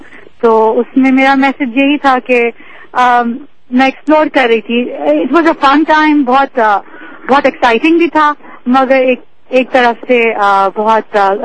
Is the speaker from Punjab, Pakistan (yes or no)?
no; Karachi, Sindh, Pakistan; میں کراچی میں کراچی سے تعلق رکھتی ہوں پاکستان